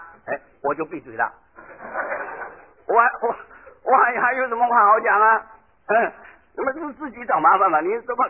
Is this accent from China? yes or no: yes; China; 本来这个我们中国人习惯是穿鞋子穿袜子啊